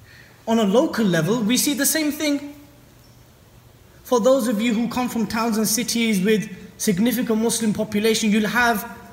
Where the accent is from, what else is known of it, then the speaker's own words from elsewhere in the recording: Bedford, East of England, United Kingdom; It happens in my hometown of Bedford.